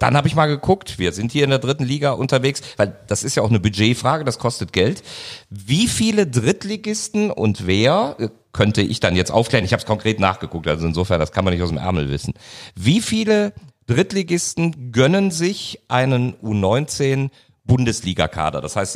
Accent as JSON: {"language": "German", "town": "Cologne", "region": "North Rhine-Westphalia", "country": "Germany", "said": "ich bin Kölner."}